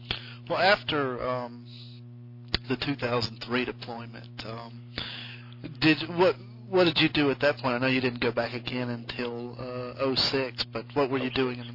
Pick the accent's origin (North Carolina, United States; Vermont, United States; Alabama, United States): Alabama, United States; Mobile; I'm from Mobile, yeah.